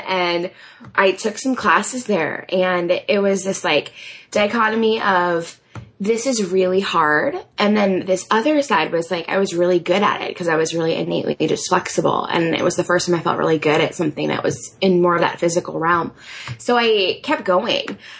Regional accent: Massachusetts, United States; now in Iowa City, United States; I live in Iowa City, Iowa, which is a smallish college town in Iowa. And I grew up in Massachusetts, but my husband is from Iowa.

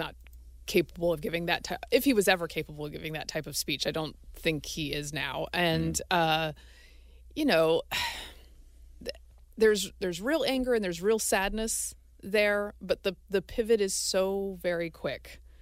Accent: North Carolina, United States; I grew up on Tobacco Road. I got the best of ACC basketball.

